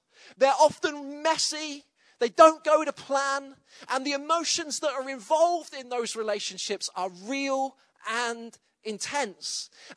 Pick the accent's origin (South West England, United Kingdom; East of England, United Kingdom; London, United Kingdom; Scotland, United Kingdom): South West England, United Kingdom; Exeter; also born or lived in Coventry; And then I moved from my hometown of Exeter to a place called Coventry, and I lived there for a time.